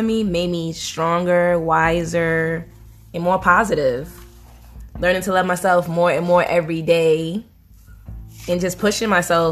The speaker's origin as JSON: {"language": "English", "town": "Brooklyn", "region": "New York", "country": "United States", "said": "I'm from Brooklyn, New York. Everybody should know that by now."}